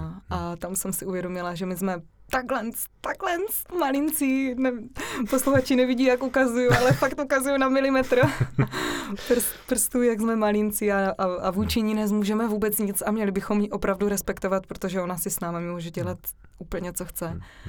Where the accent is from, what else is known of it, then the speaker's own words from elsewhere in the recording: Frýdek-Místek, Moravian-Silesian Region, Czechia; Tak já jsem z dolního, přímo ze staré cesty. Tam narodila jsem se tady ve Frýdku Místku, ale tam jsem vyrůstala a mám tam skvělou rodinu.